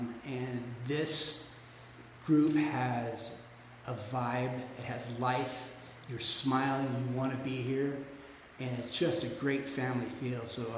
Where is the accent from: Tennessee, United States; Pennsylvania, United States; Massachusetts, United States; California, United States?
California, United States; Lancaster; For instance, I grew up here in Lancaster.